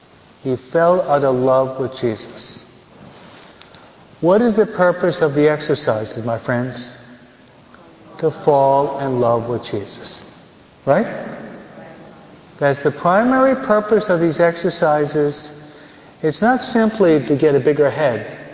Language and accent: English; Michigan, United States; born there; Because I was born in Michigan, but my dad moved out of it, so all of my relatives stayed there in Michigan.